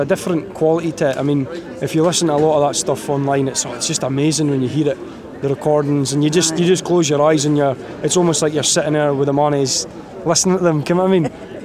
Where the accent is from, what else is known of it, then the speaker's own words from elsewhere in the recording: Aberdeen, Scotland, United Kingdom; I'm from Torrett in Aberdeen.